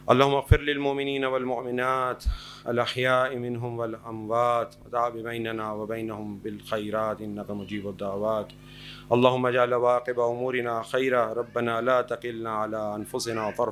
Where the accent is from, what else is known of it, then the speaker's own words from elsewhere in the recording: Pakistan; because I'm from Pakistan, whenever we talk about Pakistan, oh, Pakistanis are, you know, this and that.